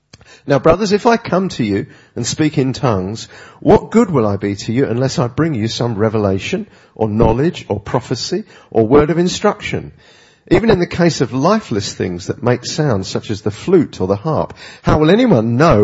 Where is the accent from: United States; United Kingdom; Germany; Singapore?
United Kingdom; England; this very nervous girl who'd already been told that I was a pastor from England